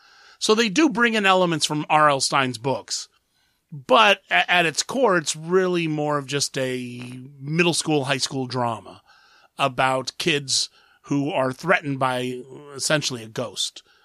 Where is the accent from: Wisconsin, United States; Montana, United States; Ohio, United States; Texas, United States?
Ohio, United States; Columbus; who's from Columbus, Ohio, my hometown.